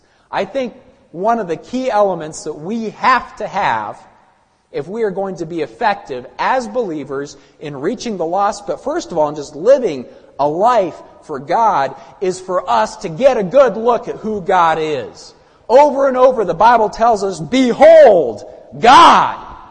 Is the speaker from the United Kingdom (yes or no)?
no; Germany; My family and I were living in Germany. I grew up in Germany as a missionary kid.